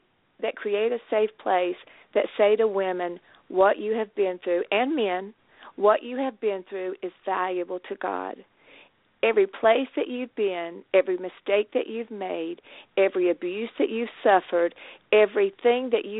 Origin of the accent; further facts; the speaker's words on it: the South, United States; accent: Southern; now in Baltimore, United States; I'm not really from Baltimore, even though I've lived here a number of years. There are three things I guess I hang on to from the South: my boys